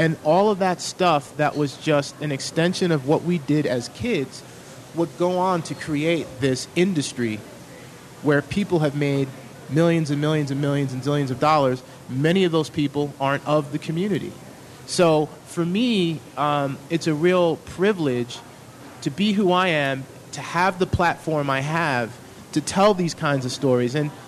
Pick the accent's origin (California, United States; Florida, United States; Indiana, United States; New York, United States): New York, United States; New York City; growing up in New York City, in the 70s, 80s, you could look at someone and based on how they were dressed, this person is from Brooklyn, this person is from Queens.